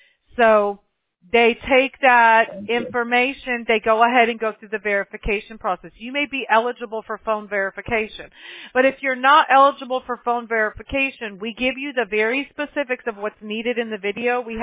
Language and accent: English; Mobile, Alabama, United States; born there; And I was born in Mobile, Alabama, so my husband's married to a Southern Belle as well